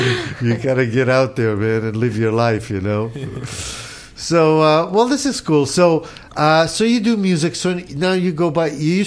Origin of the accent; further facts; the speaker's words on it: Las Vegas, Nevada, United States; I mean, I did a lot of my growing up in Las Vegas, and that's a very transient place, you know.